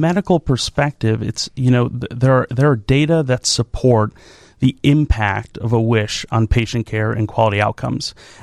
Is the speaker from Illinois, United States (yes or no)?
yes; Oak Lawn, Illinois, United States; Yeah, I'm a Southside guy, born and raised in Oak Lawn